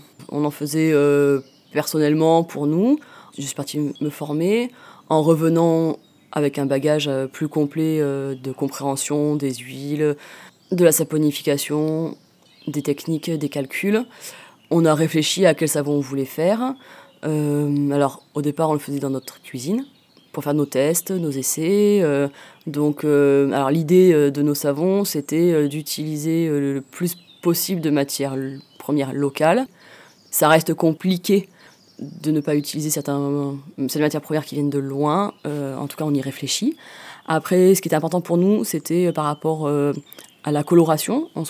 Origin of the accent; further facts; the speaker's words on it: Provence-Alpes-Côte d'Azur, France; Je viens du Var, j'ai fait mes études d'art plastique à Aix-en-Provence.